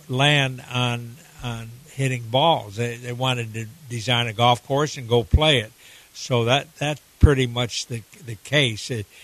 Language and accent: English; Argentina; I grew up in Argentina, and we didn't have a driving range down there.